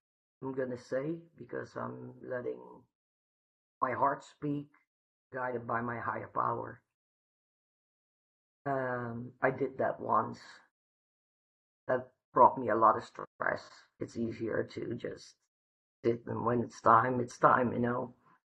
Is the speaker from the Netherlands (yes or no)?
yes; Netherlands; I'm from the Netherlands, and we met in Berlin.